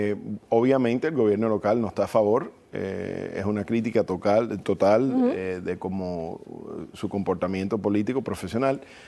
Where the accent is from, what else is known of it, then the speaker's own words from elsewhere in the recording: United States; y la cubanía a mí me llega muy de cerca y corre a través de mi sangre. Uh-huh. Aunque fui criado en los Estados Unidos, toda la sangre que corre por mi cuerpo es cubana.